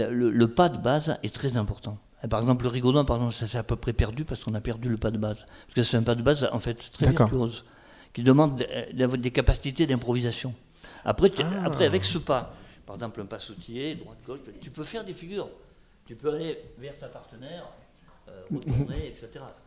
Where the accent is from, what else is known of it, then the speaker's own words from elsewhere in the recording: Occitanie, France; On est des Occitans, donc ça m'ennuie toujours de dire français, mais parce qu'on est vraiment du Sud.